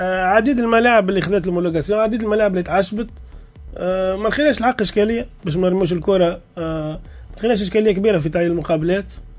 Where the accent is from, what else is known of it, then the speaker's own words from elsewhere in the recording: Tunisia; حسب الموجود عندنا في تونس, حسب الجوهرات, حسب الاحتراف اللي عندنا زاد